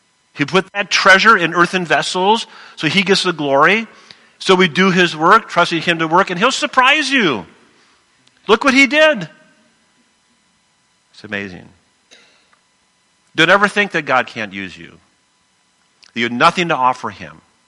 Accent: Minnesota, United States; hey, we're from Minnesota. If the roads aren't closed, you drive.

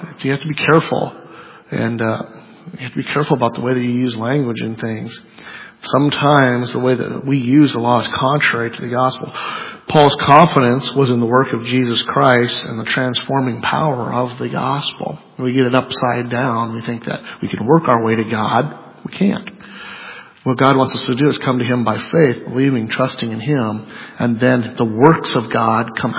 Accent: United States; I'm only American, so I don't know that I can speak for the entire world, but it seems like a particularly American thing.

